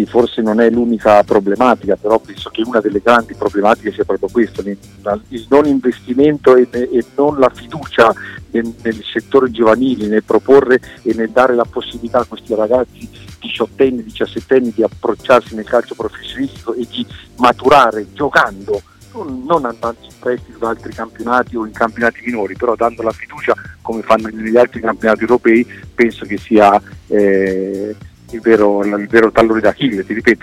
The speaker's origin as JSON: {"language": "Italian", "town": "Parma", "region": "Emilia-Romagna", "country": "Italy", "tie": "born or raised there", "said": "sono di Parma, sono cresciuto a Parma, esordito a Parma in Serie"}